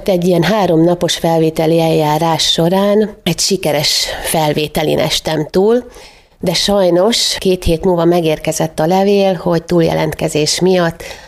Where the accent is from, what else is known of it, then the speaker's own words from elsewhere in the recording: Kelebia, Bács-Kiskun, Hungary; also born or lived in Baja; now in Kiskunhalas, Hungary; lassan 35 éve élek Kiskunhalason, de nem itt születtem. Baján születtem, a szüleim ott tervezték az életüket, de a nehézségek, azok haza költöztették őket a kis falujukba, így Kelebján jártam általános iskolába, ott növekedtem, cseperedtem, és ott töltöttem a gyermekkorom nagy részét.